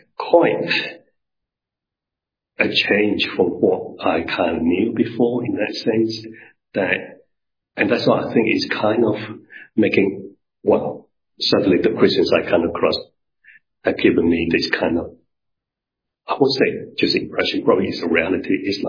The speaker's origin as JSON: {"language": "English", "country": "Malaysia", "tie": "born or raised there", "said": "when I was growing up in Malaysia, I went to Methodist church at the time."}